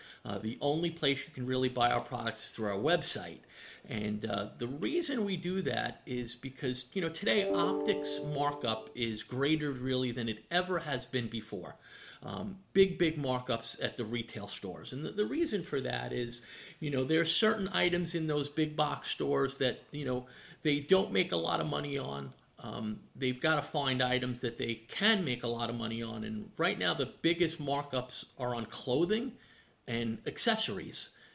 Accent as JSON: {"language": "English", "region": "New York", "country": "United States", "tie": "born or raised there", "said": "I actually grew up in New York, right on the border of Brooklyn and Queens."}